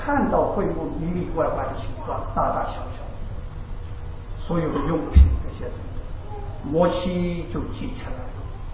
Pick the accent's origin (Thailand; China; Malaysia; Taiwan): China; 我们中国人有两次这个一年之计在于春的机会啊